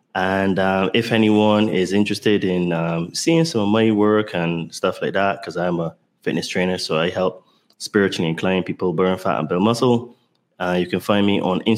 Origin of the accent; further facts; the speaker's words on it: Barbados; accent: mixed; now in United Kingdom; I was born in Barbados, and I lived there for half of my life, and then the other half I spent in the UK. And because of that, my accent is very mixed